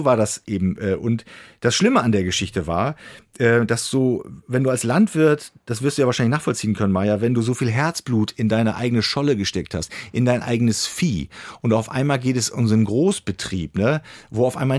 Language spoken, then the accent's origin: German; Mecklenburg-Vorpommern, Germany; moved away; Er kommt aus meiner alten Heimat Mecklenburg-Vorpommern